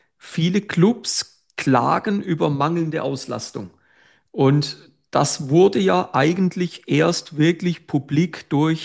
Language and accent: German; Basel, Switzerland; ich komme aus der Region Basel